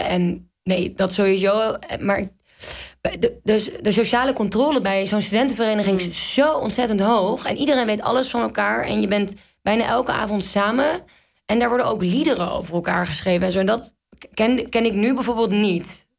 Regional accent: Amsterdam, North Holland, Netherlands; born there; Ik ben een week na dat filmpje of twee weken daarna weer terug verhuisd naar Amsterdam, waar ik ben geboren.

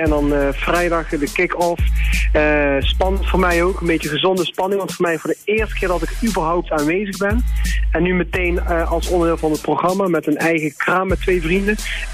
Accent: North Brabant, Netherlands; accent: Brabants; dan hoor je mij wel met mijn Brabants accentje daar doorheen praten.

